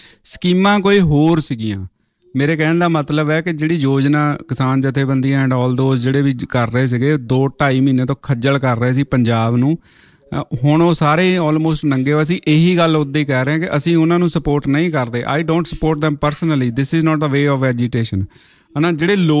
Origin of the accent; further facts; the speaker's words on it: Punjab, India; ਰੱਬ ਦਾ ਕੋਟ ਕੋਟ ਧੰਨਵਾਦ ਕਰਦਾ ਹਾਂ ਕਿ ਸਾਡਾ ਜੰਮਪਲ ਪੰਜਾਬ ਦਾ ਹੈ ਅਤੇ ਪੰਜਾਬ ਦੀ ਧਰਤੀ ਵਿੱਚ ਹੀ ਇਹ ਗੁਣ ਹੈ